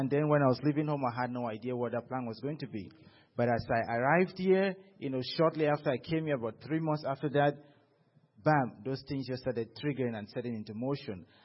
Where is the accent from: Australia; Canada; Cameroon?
Cameroon; now in United States; as you guys know, I come from Cameroon. I come from Cameroon, and as a student, I traveled long ways to come to America.